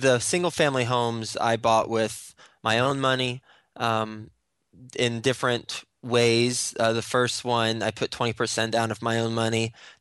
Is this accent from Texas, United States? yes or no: yes; Fort Worth, Texas, United States; also born or lived in Flint, Michigan; now in New York City, United States; I'm from Fort Worth, Texas. Was born in Flint, Michigan, from Fort Worth, and now live in New York City